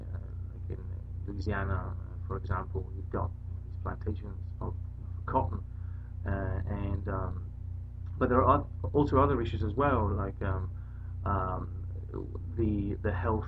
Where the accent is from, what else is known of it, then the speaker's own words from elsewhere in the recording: northern Italy, Italy; now in United States; I'm from Italy originally, from the north of Italy near the Alps, and been in the States for now, 35 years or something like that.